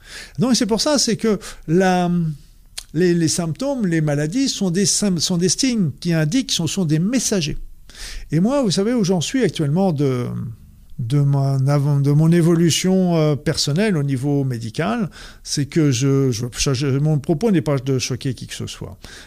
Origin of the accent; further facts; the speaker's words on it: Normandy, France; accent: Norman; je m'entends très bien avec l'accent québécois et je la trouve géniale parce que je retrouve mon accent normand